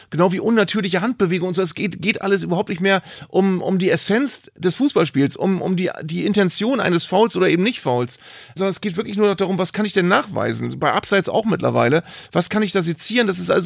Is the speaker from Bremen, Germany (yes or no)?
yes; Bremen, Germany; wenn ich als Bremer über Benehmen von HSV-Fans rede.